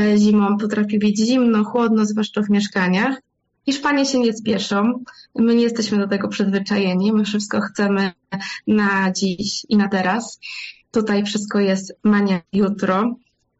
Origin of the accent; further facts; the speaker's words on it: Poznań, Greater Poland Voivodeship, Poland; moved away; Ja jestem z Poznania.